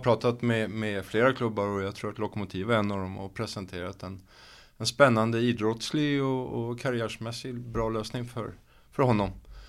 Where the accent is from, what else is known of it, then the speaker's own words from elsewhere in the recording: Lidingö, Stockholm County, Sweden; Jag kommer från Lidingö från början, så att jag har ingen direkt koppling till Söder eller Södermalm och så